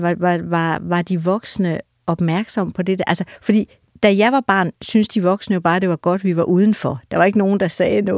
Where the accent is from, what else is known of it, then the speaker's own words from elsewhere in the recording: Jutland, Denmark; now in Copenhagen, Denmark; da jeg flyttede fra Jylland først til Nørrebro til Amager